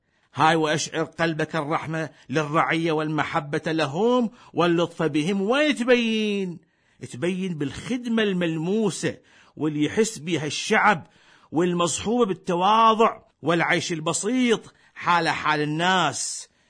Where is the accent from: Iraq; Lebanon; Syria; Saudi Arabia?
Iraq; بالله هاي إش قد تمشي عندنا بالعراق؟